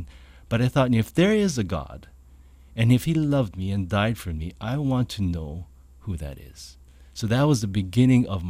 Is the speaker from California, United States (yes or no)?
no; Honolulu, Hawaii, United States; Well, I grew up from the Valley of Manoa, I was born and raised there in a lovely valley and just enjoyed life growing up in that valley.